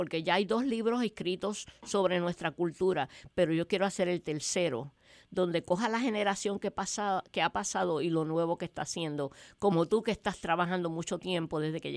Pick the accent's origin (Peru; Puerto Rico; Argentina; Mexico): Puerto Rico; Nosotros somos puertorriqueños o somos latinoamericanos.